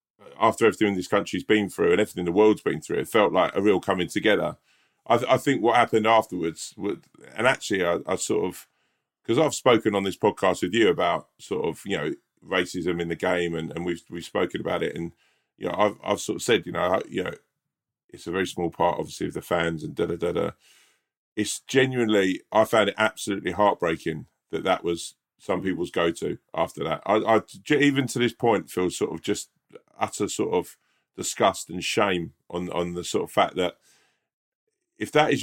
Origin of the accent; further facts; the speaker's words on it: England, United Kingdom; I felt real shame as an English person.